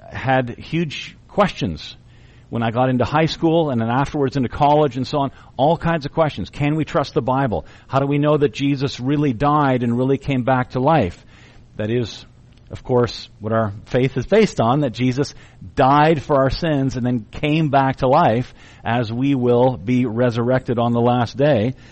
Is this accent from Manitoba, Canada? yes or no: no; Kitchener, Ontario, Canada; But I was born in Kitchener, Ontario. I lived there all my life